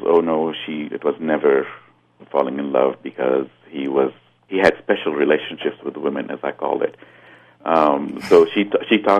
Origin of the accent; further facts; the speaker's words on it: Lebanon; now in United States; So that even, whether I had stayed in Lebanon or left, or whether, I am an American